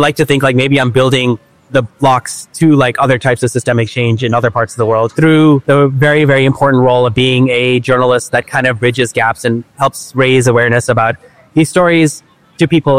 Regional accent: United States; as an American who grew up in a very well-off family and like had a lot of opportunities, like I've been in a privileged position.

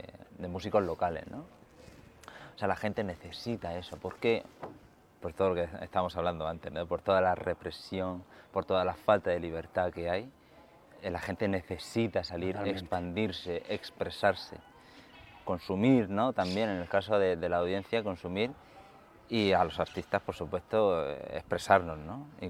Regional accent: Cartagena, Region of Murcia, Spain; Yo soy de Cartagena, nací en Cartagena.

